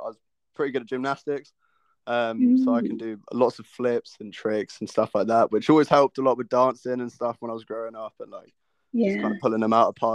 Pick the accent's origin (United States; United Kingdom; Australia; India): United Kingdom; Reading, South East England; I'm from near Reading, just outside London.